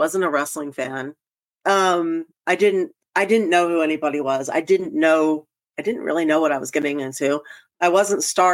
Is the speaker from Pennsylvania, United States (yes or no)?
yes; Philadelphia, Pennsylvania, United States; I grew up in Philadelphia. I could get into any club I wanted to and drink.